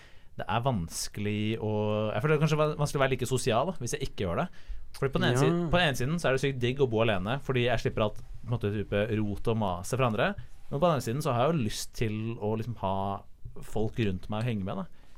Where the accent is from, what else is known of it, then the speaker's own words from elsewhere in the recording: Oslo, Norway; Så jeg var hjemme i Oslo i cirka 3 uker